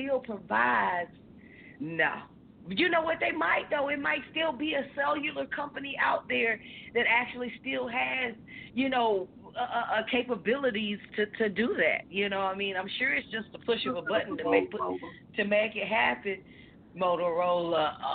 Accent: Fort Worth, Texas, United States; We grew up in Fort Worth, Texas, and Fort Worth, Texas is one of those places where it is. It's a city, but it's in the country, okay?

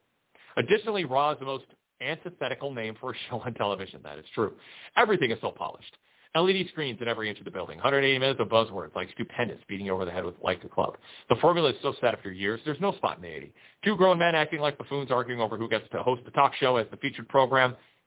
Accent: Jacksonville, Florida, United States; as it was in my hometown of Jacksonville, and I was curious as to if we would see Cody.

